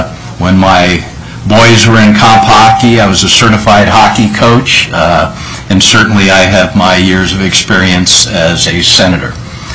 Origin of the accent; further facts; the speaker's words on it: Alaska, United States; I was born and raised in Alaska. I graduated from high school and then the University of Alaska in Fairbanks.